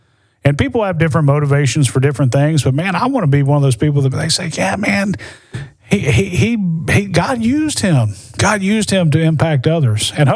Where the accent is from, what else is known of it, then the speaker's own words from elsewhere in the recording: Birmingham, Alabama, United States; relocated me back to my hometown of Birmingham and the Birmingham area.